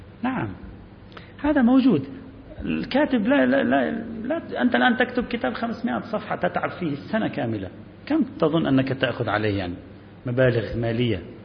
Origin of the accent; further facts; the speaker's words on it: Lebanon; يعني مثلا عندنا في لبنان على ما أذكر